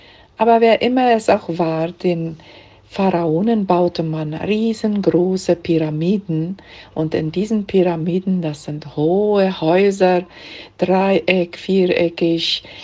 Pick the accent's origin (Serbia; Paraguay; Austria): Paraguay; Neuland, Boquerón; Ich stamme aus Neuland.